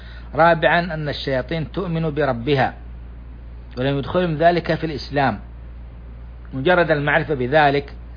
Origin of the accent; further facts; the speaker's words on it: Saudi Arabia; وأن يديم على بلادنا السعودية وجميع بلدان